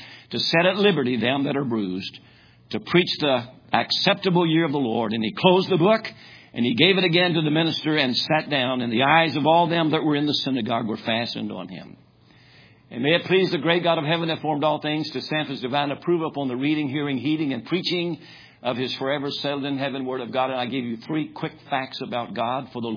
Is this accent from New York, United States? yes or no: no; Winchester, Kentucky, United States; I was born in Winchester, Kentucky. I graduated from high school in Winchester, Kentucky, but I was born again in Virginia while I was in the United States Navy serving as a sailor.